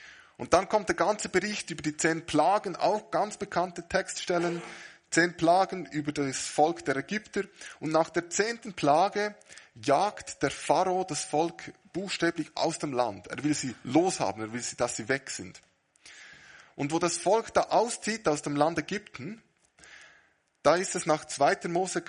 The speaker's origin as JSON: {"language": "German", "region": "Bern", "country": "Switzerland", "said": "Als Berner klingt das manchmal ein bisschen komisch"}